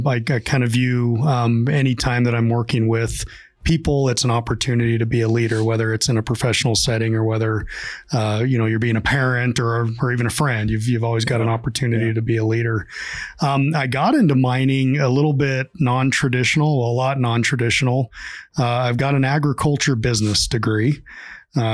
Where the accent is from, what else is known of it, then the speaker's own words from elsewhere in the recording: Nevada, United States; growing up in Nevada, going to school close to Nevada and then ultimately coming back to Nevada to work, I never realized we were a mining state.